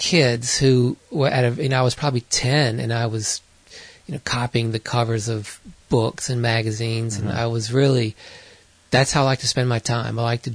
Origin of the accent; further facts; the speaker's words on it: Richmond, United States; I grew up in Richmond, but my parents are both from Budapest, Hungary.